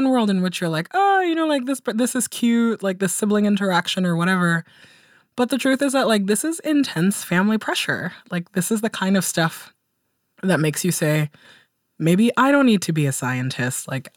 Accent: Guinea; moved away; And, you know, like I come from Guinea, which is like a really poor African country. Both of my grandmothers were like married off when they were 13.

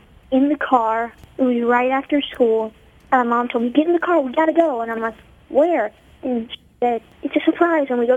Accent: New York, United States; now in Texas, United States; Well, I'm from New York.

